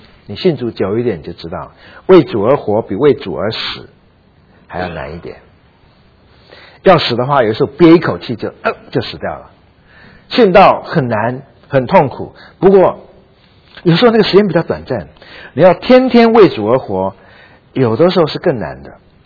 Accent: China; 我们中国人也是这样，死呢好像说大不了就是脑袋砍掉的话

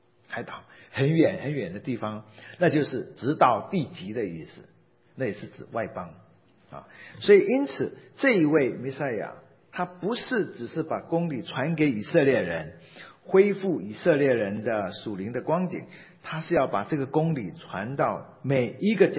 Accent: China; 我们中国人也总是很期望在这个社会中有一个包青天。

